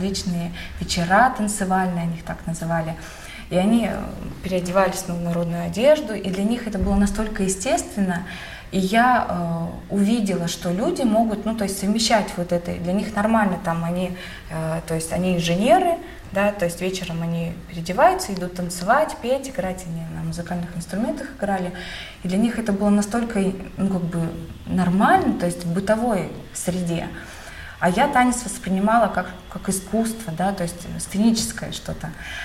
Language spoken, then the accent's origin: Russian; Novodesyatnikovo, Buryatia, Russia; Нет, Кяхтинский район, село Новодесятниково.